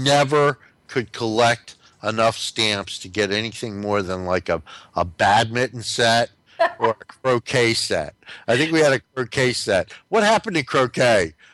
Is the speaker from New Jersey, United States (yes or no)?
yes; New Jersey, United States; also born or lived in New York City / Washington / St. Louis; when I was a kid, I grew up in North New Jersey.